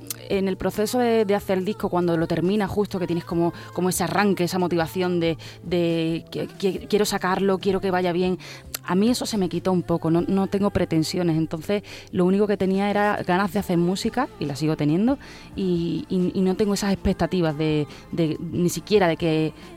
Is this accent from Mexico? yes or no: no; Cádiz, Andalusia, Spain; Soy gaditana, sí.